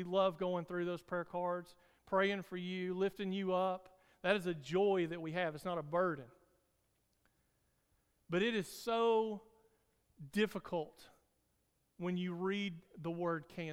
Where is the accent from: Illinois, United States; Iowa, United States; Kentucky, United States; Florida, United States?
Kentucky, United States; Like I said, I was raised on Lake Cumberland, so I'm used to being on the water.